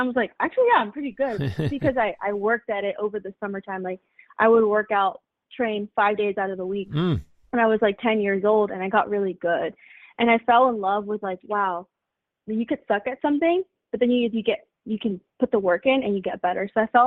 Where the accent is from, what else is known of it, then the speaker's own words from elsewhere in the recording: San Pedro, California, United States; born there; Yeah, I was born in San Pedro, California. It's LA County, and I come from a fairly small family.